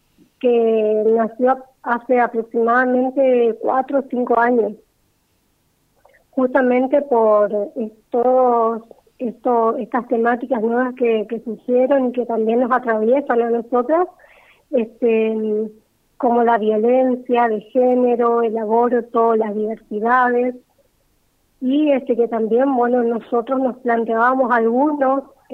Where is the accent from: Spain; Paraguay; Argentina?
Argentina; Resistencia, Chaco; Somos acá de Resistencia y venimos haciendo algunas actividades